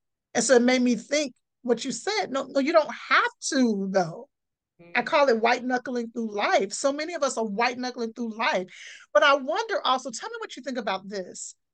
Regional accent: Texas, United States; I'm from Texas. We say aunties.

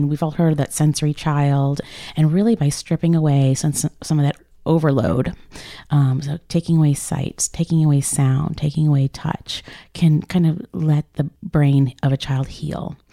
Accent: St. Louis, Missouri, United States; I remember growing up in St. Louis, everybody talks about going on a float trip down the Merrimack.

